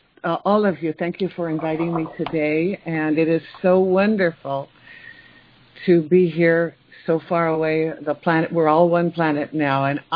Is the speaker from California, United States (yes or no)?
yes; Los Angeles, California, United States; born there; So I was born in Los Angeles in the 40s, in the 1940s, and I have three sisters and a brother